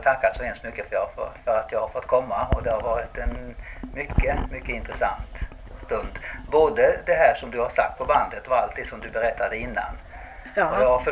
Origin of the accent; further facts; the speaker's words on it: Västra Götaland County, Sweden; För det var jag minns från min barndom också i Bohuslän.